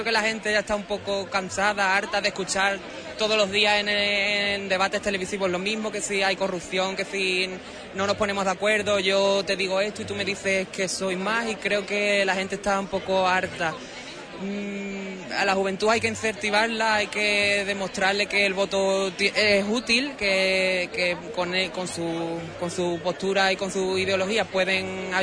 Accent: Villalba del Alcor, Andalusia, Spain; Nosotros en concreto venimos de Villalba del Alcor, en el condado de Huelva. Es un pueblo de tradición socialista

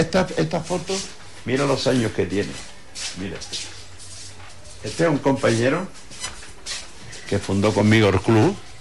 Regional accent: Huelva, Andalusia, Spain; yo soy de Huelva y todo lo que se haga en Huelva para mí es maravilloso.

